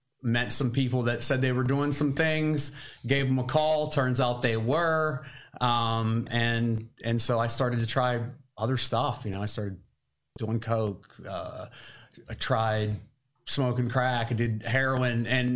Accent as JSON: {"language": "English", "town": "Grove City", "region": "Pennsylvania", "country": "United States", "also_born_or_lived": "New Castle", "said": "So, first off, I'm from Grove City, PA."}